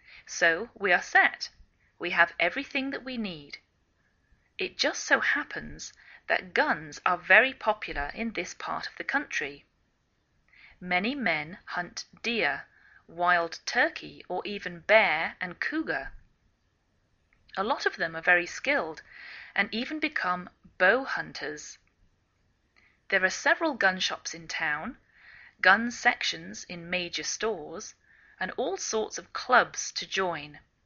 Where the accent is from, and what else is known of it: England, United Kingdom; now in United States